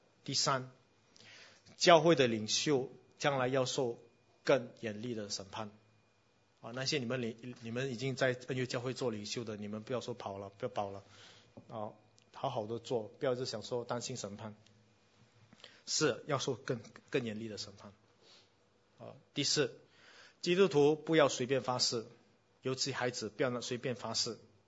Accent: Singapore; 我们新加坡人有英文

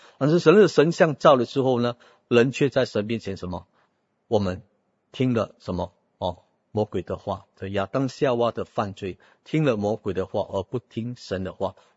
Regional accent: Singapore; 我们都是新加坡的国民，我们有新加坡的政府

